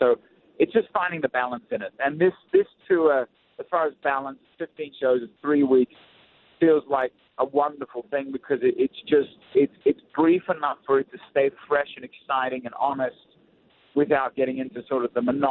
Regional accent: Australia; accent: Australian; now in Nashville, United States; I hope you can still tell. I live in Nashville, so my accent's been a bit compromised. But Australia is still part of the British Commonwealth

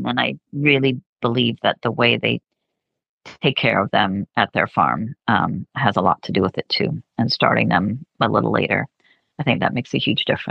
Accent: Arizona, United States; And I grew up in Arizona and I would just hop on my old, I was into quarter horses at the time.

